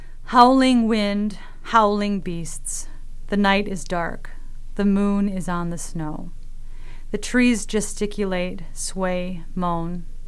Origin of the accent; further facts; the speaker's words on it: United States; I'm an American, so unfortunately we have to fundraise for such things.